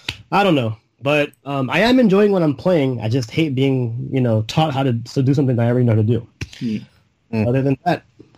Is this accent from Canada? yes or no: no; California, United States; There's also a bit of bias because I'm from the Bay Area, and the game takes place in the Bay Area.